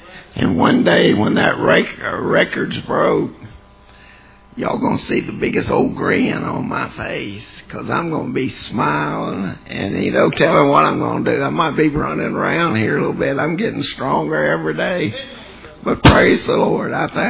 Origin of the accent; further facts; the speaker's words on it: Florida, United States; well, I'm from Florida, and I want you to know there's people down there that loves him.